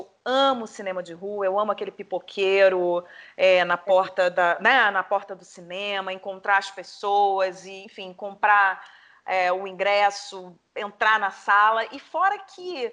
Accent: Rio de Janeiro, Brazil; now in São Paulo, Brazil; Eu, que não estou mais no Rio, estou em São Paulo, mas continuo e continuarei sempre sendo muito carioca.

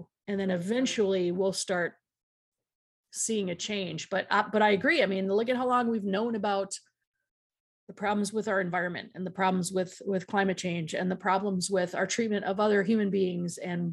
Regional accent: Colorado, United States; And I'm from Colorado, where, you know, I was vegan for a long time

